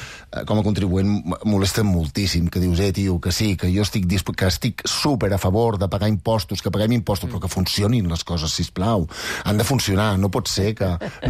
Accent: Sant Miquel de Balenyà, Catalonia, Spain; jo soc de Sant Miquel de Balenyà, que això està ceba, està a 52 quilòmetres de Barcelona.

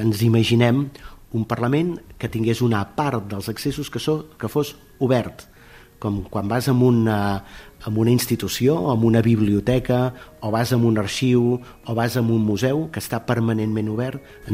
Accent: Terrassa, Catalonia, Spain; N'hi ha un com a terrassenc, que és la Mola

